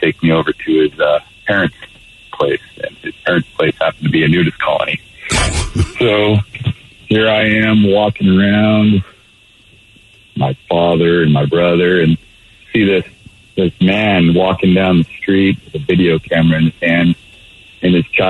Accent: Texas, United States; born there; No, I was born in Texas, so I'm a French Texan.

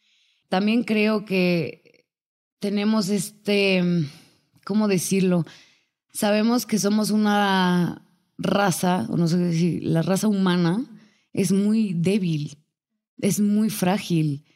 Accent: Mexico; es un poco como los mexicanos que tenemos este sentido del humor de burlarnos de nuestra propia tragedia

